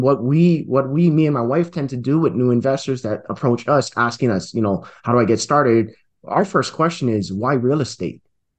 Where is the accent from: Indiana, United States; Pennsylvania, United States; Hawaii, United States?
Hawaii, United States; moved away as an adult; now in Reno, United States; Currently, I'm in Reno, Nevada. However, mm-hmm. when we started, I'm born and raised in Hawaii, and I just moved here about 18 months ago.